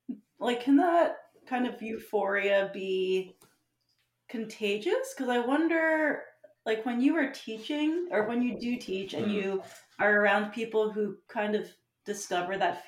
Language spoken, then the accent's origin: English; Philadelphia, Pennsylvania, United States; So I often do use architecture as inspiration, but Philly is like my hometown. It's kind of the place that I love.